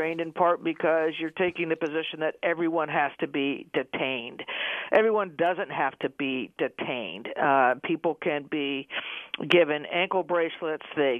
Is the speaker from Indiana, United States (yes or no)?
no; New Mexico, United States; also born or lived in Arizona; I grew up in New Mexico. I spent most of my adult life in Arizona.